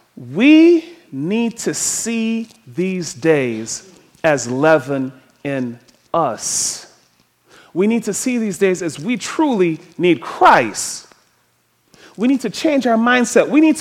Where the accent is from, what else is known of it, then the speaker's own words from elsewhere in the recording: Detroit, Michigan, United States; I grew up in Detroit. That's how it works, right?